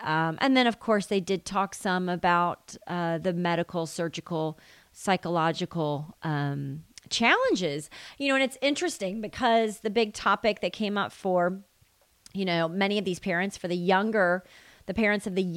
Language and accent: English; the South, United States; I grew up in the South